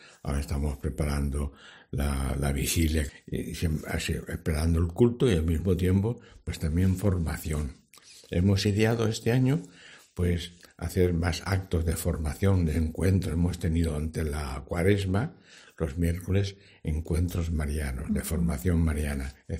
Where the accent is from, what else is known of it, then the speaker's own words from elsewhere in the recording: Spain; yo que soy español